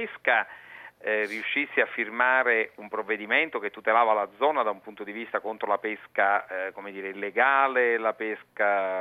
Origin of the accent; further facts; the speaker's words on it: Salerno, Campania, Italy; Io sono di Salerno, poi sono stato eletto a Napoli